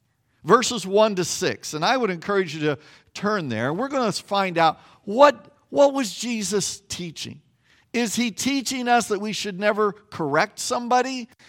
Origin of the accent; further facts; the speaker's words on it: Kansas, United States; I was a kid growing up in Kansas, we had several wheat farmers in our congregation